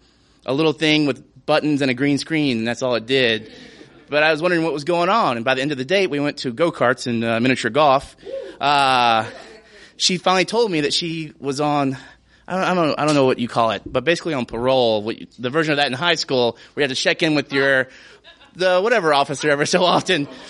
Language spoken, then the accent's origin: English; Deep South, United States; Of course, I come from the Deep South in the Bible Belt, and I thought about being a preacher for a while.